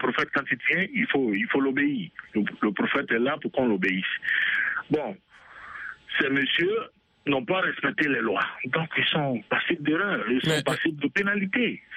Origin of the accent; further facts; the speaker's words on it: Côte d’Ivoire; je suis ivoirien, né de parents baoulés, et je suis converti à l'islam depuis 1982.